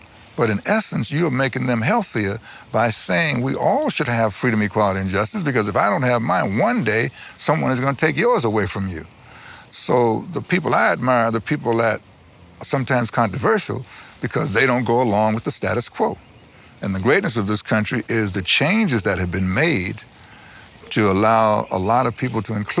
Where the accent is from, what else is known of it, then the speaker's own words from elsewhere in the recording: United States; all the good things that I had came to me through being an American.